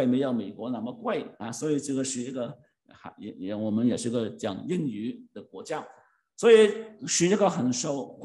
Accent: Hong Kong; now in Canada; 我们从香港来的时候、生活不容易 我们不容易、我们来的不因为生活因为那个时候香港 还未经济、发展呢所以我们离开的时候、香港就生活不容易所以父母带我们 来加拿大、

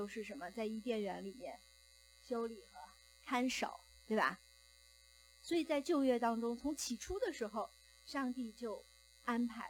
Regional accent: Beijing, China; 那我所熟悉的我的家乡北京的这个家庭教会是没有地点的，

